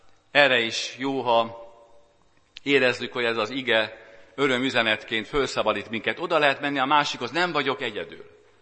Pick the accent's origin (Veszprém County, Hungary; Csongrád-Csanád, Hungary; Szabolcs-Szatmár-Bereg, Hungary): Szabolcs-Szatmár-Bereg, Hungary; Nyíregyháza; lehet Nyíregyháza határában, én ott elég sokat jártam, mert ott nőttem föl